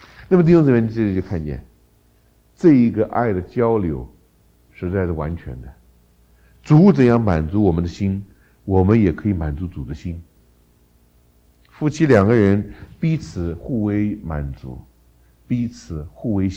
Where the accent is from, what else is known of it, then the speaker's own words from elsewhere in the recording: China; 我们中国人